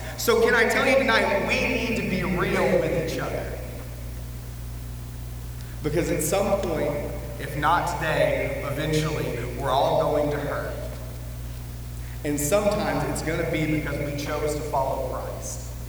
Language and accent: English; Jacksonville, Alabama, United States; I am from Jacksonville, Alabama. I grew about an hour and a half away from Tuscaloosa. Alabama football is a religion.